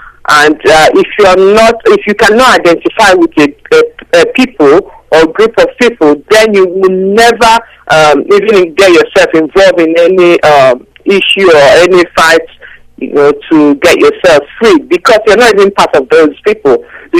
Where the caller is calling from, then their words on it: London, United Kingdom; I'm calling from London.